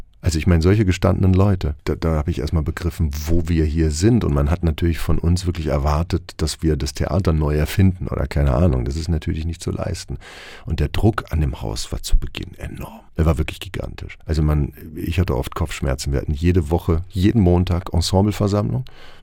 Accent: Herdecke, North Rhine-Westphalia, Germany; Und ich war aber parallel in einem kleinen Laientheater bei uns in Herdecke.

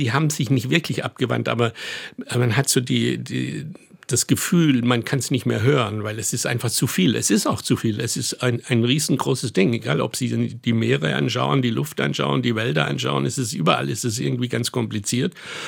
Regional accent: Southern Germany, Germany; wie man in Süddeutschland sagt, wo ich herkomme

